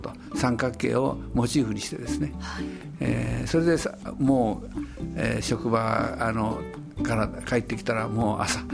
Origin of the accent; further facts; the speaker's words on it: Maizuru, Kyoto, Japan; それから私がですね、34歳まで舞鶴に生まれ育ったもんですから、